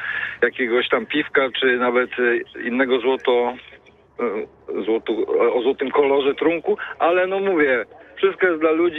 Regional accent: Ostrów Wielkopolski, Greater Poland Voivodeship, Poland; jestem akurat z Ostrowa Wielkopolskiego

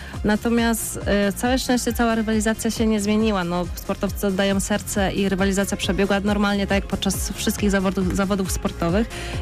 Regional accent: Tychy, Silesian Voivodeship, Poland; born there; W Tychach się urodziłam i tam pokochałam kajaki.

